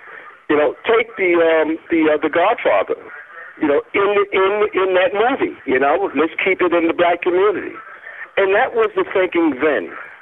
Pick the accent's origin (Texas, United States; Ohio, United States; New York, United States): New York, United States; And I'm from New York, and I grew up in the 50s and 60s.